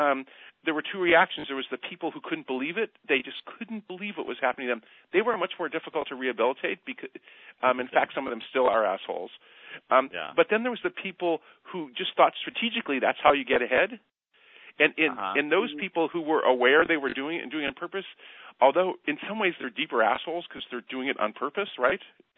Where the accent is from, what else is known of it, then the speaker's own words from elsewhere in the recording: Midwest, United States; I grew up in the Midwest, but then moved out here